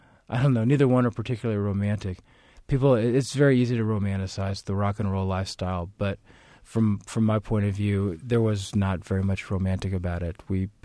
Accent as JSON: {"language": "English", "town": "Evansville", "region": "Indiana", "country": "United States", "tie": "born or raised there", "moved": "as an adult", "said": "I grew up around Evansville, Indiana, which, as we know, is kind of in the toe jam of the boot that we know of as being Indiana. And I left there to go to college in 1984"}